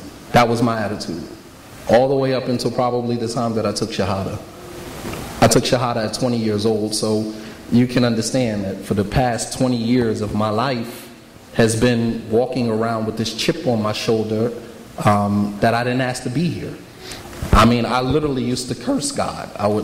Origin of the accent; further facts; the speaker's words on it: Montclair, New Jersey, United States; born there; I was born in Montclair, New Jersey.